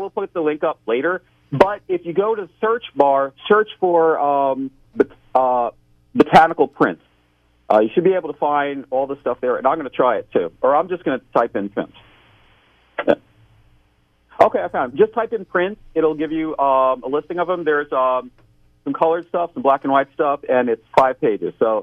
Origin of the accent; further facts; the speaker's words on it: Teaneck, New Jersey, United States; now in Florida, United States; I'm originally from Teaneck, New Jersey. I moved down to Florida to go to the University of Florida to get a degree in botany.